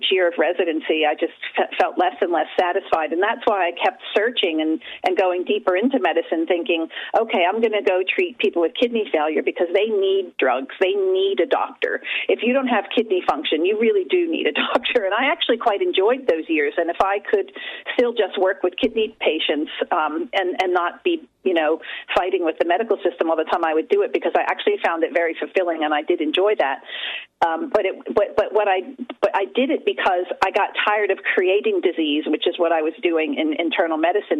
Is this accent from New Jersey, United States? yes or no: yes; New Jersey, United States; I'm just an American who grew up just in New Jersey, basically, in southern Jersey, in farmland